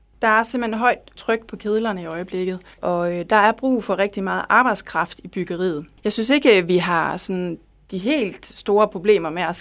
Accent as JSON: {"language": "Danish", "town": "Skive", "region": "Central Denmark Region", "country": "Denmark", "said": "at vi kommer fra Skive af"}